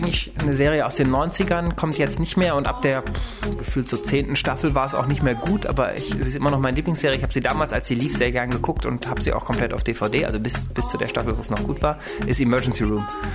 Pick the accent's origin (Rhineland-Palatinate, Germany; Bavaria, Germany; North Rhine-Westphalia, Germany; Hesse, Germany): North Rhine-Westphalia, Germany; Ich komme aus Nordrhein-Westfalen, sitze im Deutschen Bundestag.